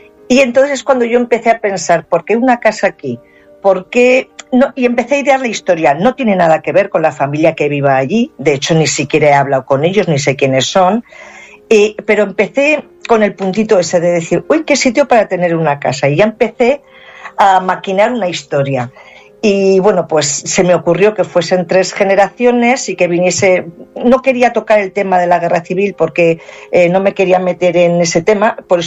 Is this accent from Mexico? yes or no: no; Zaragoza, Aragon, Spain; también he plasmado un poquito de mi ciudad, que yo soy de Zaragoza